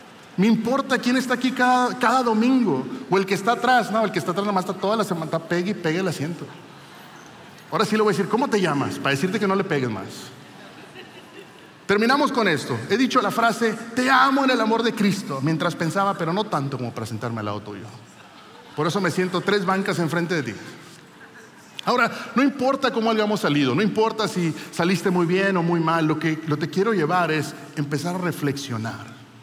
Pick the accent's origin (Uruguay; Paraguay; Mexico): Mexico; Monterrey, Nuevo León; Como somos de Monterrey, decimos, ese me cae gordo, ya no quiero ir.